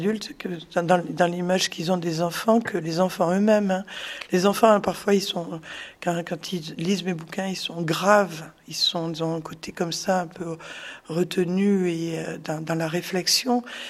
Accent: Lyon, Auvergne-Rhône-Alpes, France; je viens de Lyon, mine de rien, même si c'est pas très loin

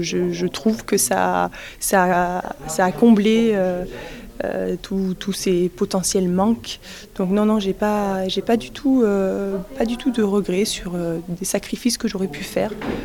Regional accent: Mende, Occitanie, France; je suis une ancienne perchiste, je suis originaire de Mende

